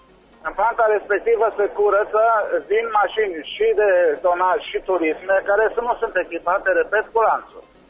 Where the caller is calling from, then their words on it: Timișoara, Timiș County, Romania; noi românii, că și eu sunt român